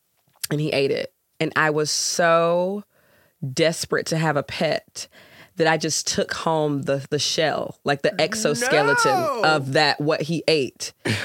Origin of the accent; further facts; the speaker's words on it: Georgia, United States; Well, I'm from Georgia.